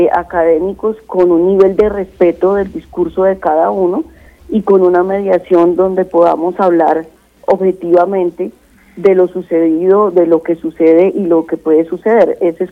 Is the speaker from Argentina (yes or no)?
no; Colombia; somos colombianos para ver el partido de fútbol, pero no somos colombianos para rescatar patrimonio.